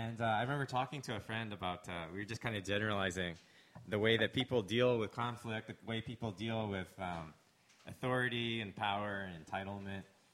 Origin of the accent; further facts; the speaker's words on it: Canada; now in United States; You know, the interesting thing I noticed being a Canadian living in the States, a lot of how America was formed was through very, very difficult conflict.